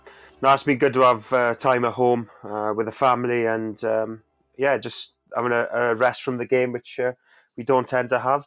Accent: Carmarthen, Wales, United Kingdom; I'm from Carmarthen, I am.

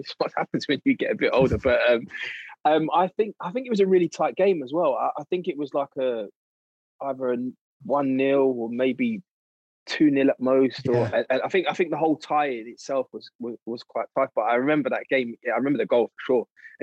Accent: London, United Kingdom; coming from someone who comes from, you know, the black community. And growing up in London

